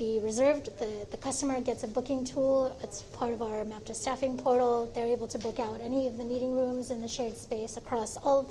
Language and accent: English; California, United States; now in Philippines; I'm 100% Filipino. I was born here, but I was raised in California, went to school there.